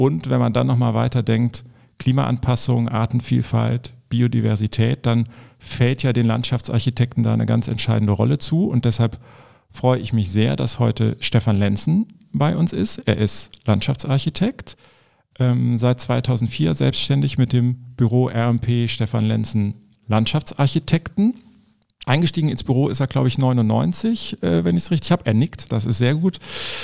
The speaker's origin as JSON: {"language": "German", "country": "Germany", "tie": "born or raised there", "said": "Ich bin auch in der Eifel groß geworden."}